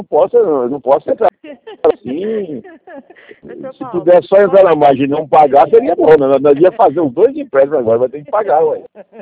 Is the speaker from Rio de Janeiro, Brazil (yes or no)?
no; Jataí, Goiás, Brazil; Eu sou de Jataí, do Sudoeste, perto da divisa do Mato Grosso aí.